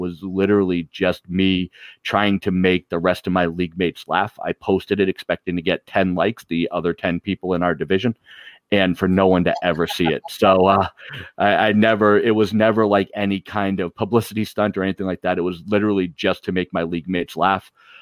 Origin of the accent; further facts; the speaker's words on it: Boston, Massachusetts, United States; Like I'm from Boston. We bust balls. It's what we do.